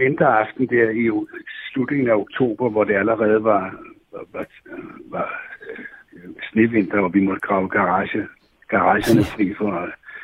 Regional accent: Copenhagen, Capital Region of Denmark, Denmark; now in Bornholm, Denmark; Nej. Jeg er vokset op i København.

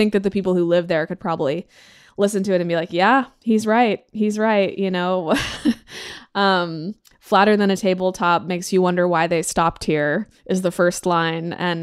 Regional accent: Texas, United States; And obviously growing up in Texas, Central Texas, he was very much on my radar from an early age

